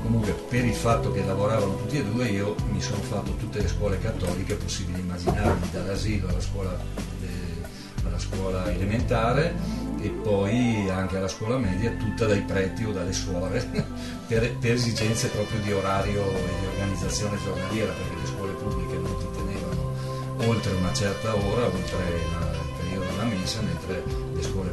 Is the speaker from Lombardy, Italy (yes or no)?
no; Verona, Veneto, Italy; also born or lived in Bolzano; sono nato a Bolzano e i miei genitori si sposarono su una loro di Carezza. Così vivo, poi nonostante siamo arrivati a Verona quasi subito, io avevo pochi anni.